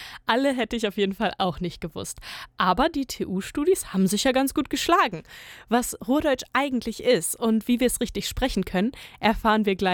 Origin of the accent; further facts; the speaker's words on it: Hanover, Lower Saxony, Germany; Ich komme ja aus Hannover, da spricht man typischerweise Hochdeutsch, aber als ich fürs Studium hergezogen bin